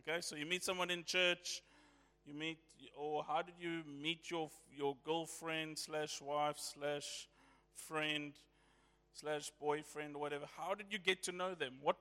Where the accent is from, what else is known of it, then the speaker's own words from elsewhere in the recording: England, United Kingdom; Okay, I'm English, so I didn't understand that either.